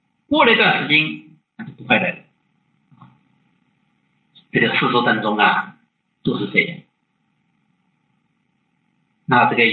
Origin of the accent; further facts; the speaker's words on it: China; 我们中国人特别喜欢讲这个相生相克，特别喜欢讲阴阳